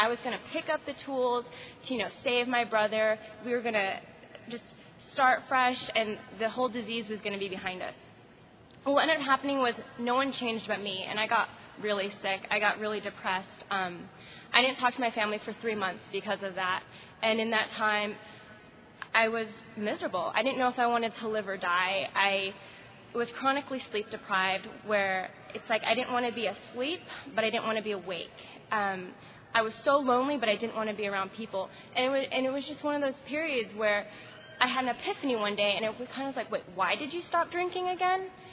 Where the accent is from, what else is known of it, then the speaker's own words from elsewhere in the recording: Las Vegas, Nevada, United States; So I'm originally from Las Vegas, and when I meet people in the program, they're like, oh, okay, I understand why you're an alcoholic, because you're from Vegas.